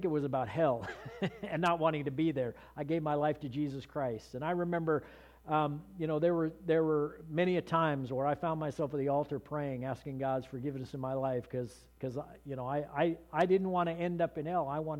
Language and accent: English; Portland, Oregon, United States; born there; I was born in Portland, Oregon in 1963 to a wonderful godly family. … were part